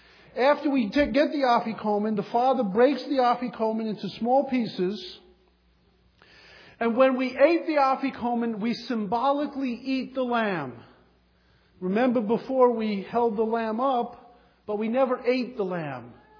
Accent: Bronx, New York, United States; Now, I grew up in the Bronx. I lived in an apartment building.

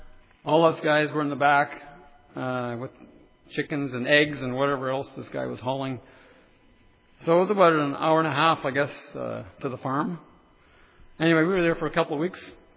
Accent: Edmonton, Alberta, Canada; growing up in Edmonton as a young boy.

